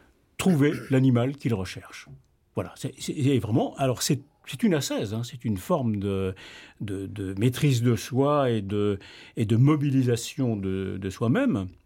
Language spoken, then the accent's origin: French; Paris, Île-de-France, France; born there; Je suis né à Paris, hein, mais enfin, j'ai beaucoup fréquenté mes grands-parents en Charente-Limousine.